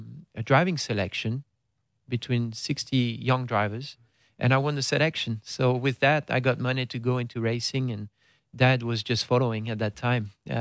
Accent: France; English is a second language; 6,000, yeah, in my hometown.

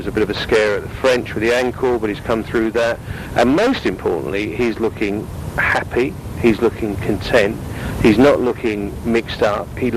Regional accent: United Kingdom; I'm obviously a Brit, and this is home turf.

